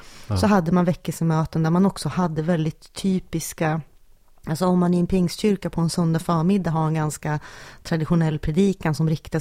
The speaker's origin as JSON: {"language": "Swedish", "town": "Sundsvall", "region": "Västernorrland County", "country": "Sweden", "tie": "born there", "said": "vi är födda i Sundsvall båda två. Men ja. Hur som helst så var vi ju mycket också i Junsele."}